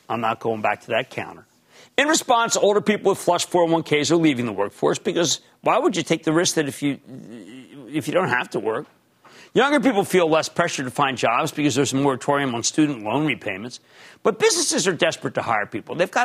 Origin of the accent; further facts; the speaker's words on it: New Jersey, United States; my home state of New Jersey